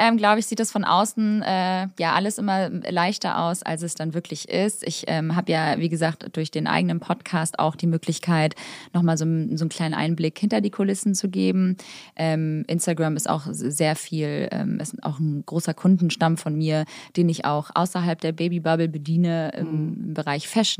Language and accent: German; Kosovo; Also Albanien, ich komme aus Kosovo.